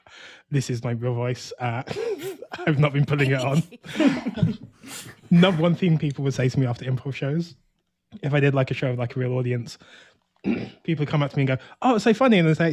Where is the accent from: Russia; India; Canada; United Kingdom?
United Kingdom; now in United States; regardless, I'm British, I'm on the visa, which means ever since Uncle DT put like a proclamation in place, I can't leave the country